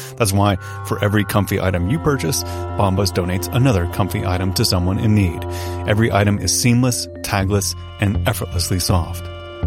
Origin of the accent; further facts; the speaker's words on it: Ohio, United States; I grew up mainly in Ohio, and in the 80s, I only knew about New York City from the movies.